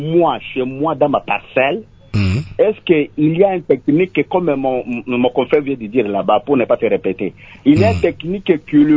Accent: Bandundu, Kwilu, DR Congo; moi je suis de Bandundouville.

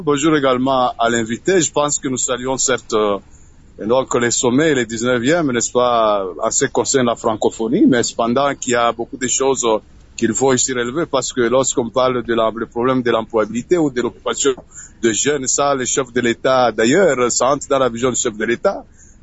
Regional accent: DR Congo; ici, chez nous, en RDC

